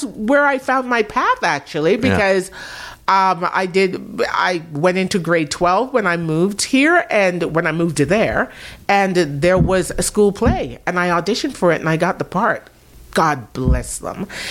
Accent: Jamaica; And because I didn't grow up in this culture, that wasn't a part. Like, when I was growing up in Jamaica

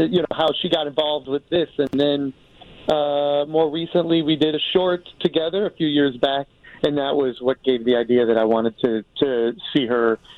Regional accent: Park Ridge, Illinois, United States; Sure. Yeah, I grew up in Park Ridge.

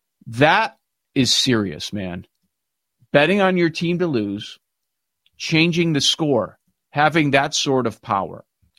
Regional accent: Chicago, Illinois, United States; We grew up in it in the Chicagoland area where it's always been everywhere, legal or not.

